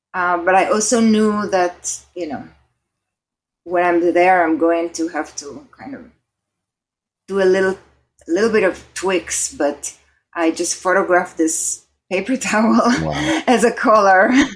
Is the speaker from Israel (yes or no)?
yes; Israel; now in United States; I mean, I'm an immigrant. My husband was with me. We're both immigrants from Israel.